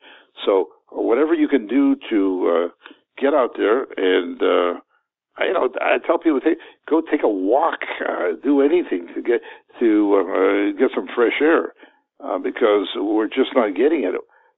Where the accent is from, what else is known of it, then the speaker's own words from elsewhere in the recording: Canada; as I say, I was brought up in Canada, in the middle of the country. It gets pretty nippy there in the winter.